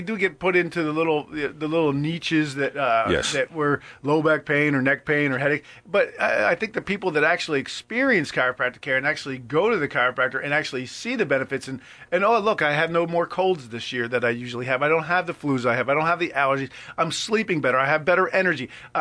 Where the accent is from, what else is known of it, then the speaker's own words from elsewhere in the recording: New Jersey, United States; People, well, we grew up on in Jersey. We grew up, we called them circles.